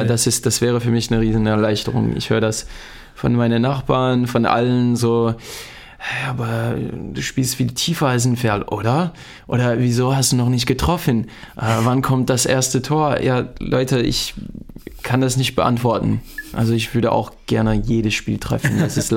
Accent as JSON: {"language": "German", "region": "New Jersey", "country": "United States", "tie": "born or raised there", "also_born_or_lived": "Alabama", "said": "In Alabama geboren und in New Jersey aufgewachsen."}